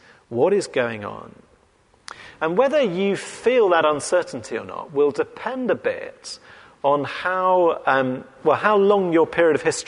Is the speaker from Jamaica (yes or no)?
no; England, United Kingdom; accent: English; So 100, 150 years ago, the world was ruled by people with my accent, which when you think about it now just seems a bit funny, doesn't it? The idea of English people ruling the world